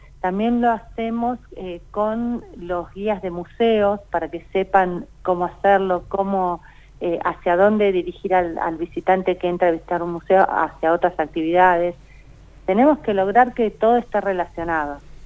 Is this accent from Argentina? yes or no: yes; Argentina; así como los argentinos vamos a Buenos Aires al menos una vez antes de salir al exterior